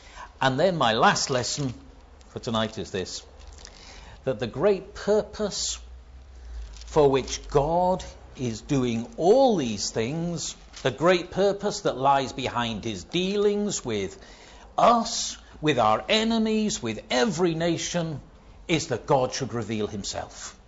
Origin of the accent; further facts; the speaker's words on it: United Kingdom; because I'm a Brit and we always apologise when people push into us